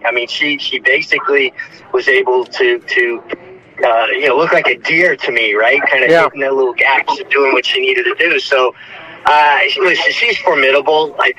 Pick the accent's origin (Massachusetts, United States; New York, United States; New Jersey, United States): New York, United States; Listen, you know I'm a New Yorker, and I love New York racing.